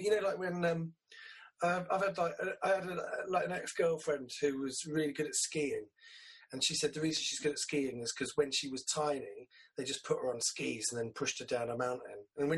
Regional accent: London, United Kingdom; also born or lived in St Albans; we grew up in London.

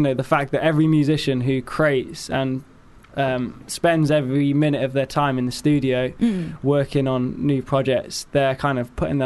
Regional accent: Nottingham, East Midlands, United Kingdom; now in London, United Kingdom; I'm based there in London, but I'm from Nottingham

